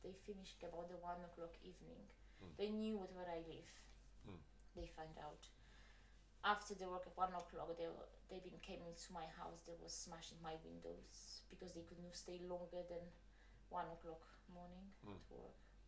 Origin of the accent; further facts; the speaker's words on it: Poland; accent: Polish; English is a second language; I never ever will be, you know, give up with my Polish strong accent because it's not possible.